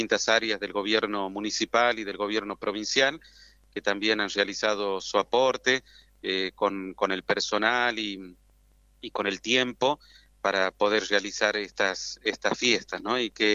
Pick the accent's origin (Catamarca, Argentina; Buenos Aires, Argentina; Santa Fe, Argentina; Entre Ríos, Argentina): Catamarca, Argentina; nosotros que somos de aquí de Catamarca